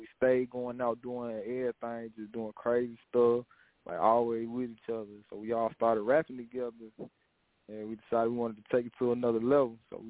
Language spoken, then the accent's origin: English; Alabama, United States; I'm from Alabama.